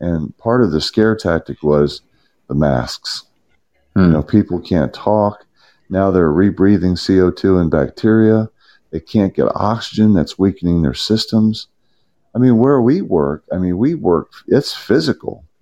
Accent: Kentucky, United States; from Kentucky.

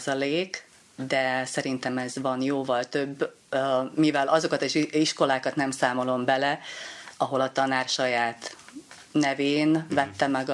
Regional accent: Hungary; de magyarok vagyunk, tehát ennyi

